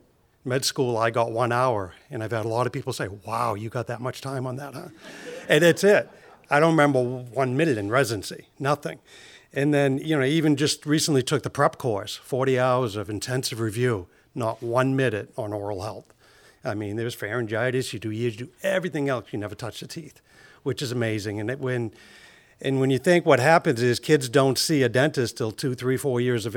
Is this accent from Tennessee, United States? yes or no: no; Waterville, Maine, United States; been there 25 years that I've been back in town, my hometown.